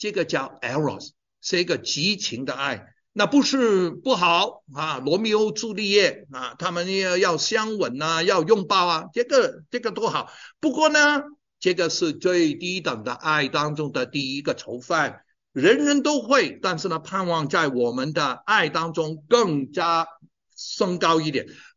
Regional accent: China; 他以为呢我是爱斯基摩人，我不是啊，我是中国人

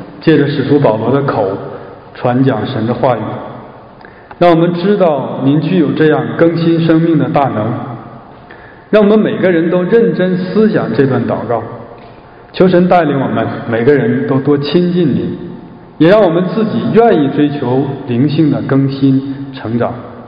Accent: Shenyang, Liaoning, China; 我老家辽宁沈阳

